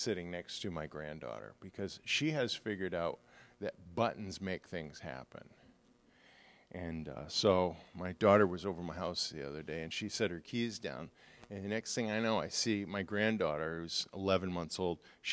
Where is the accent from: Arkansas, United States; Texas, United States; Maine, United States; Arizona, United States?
Maine, United States; When I was growing up in Maine, there was a lot of the environmental regulations we have today you didn't have back then.